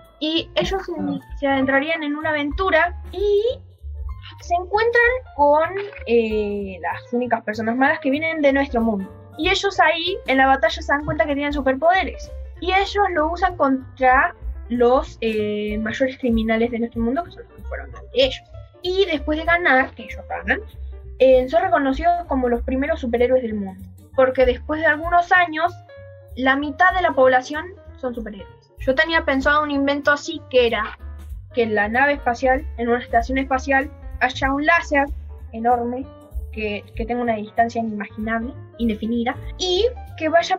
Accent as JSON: {"language": "Spanish", "town": "Berazategui", "region": "Buenos Aires Province", "country": "Argentina", "said": "soy de Berazategui, voy a la Escuela Jesús de Nazaret y tengo 11 años."}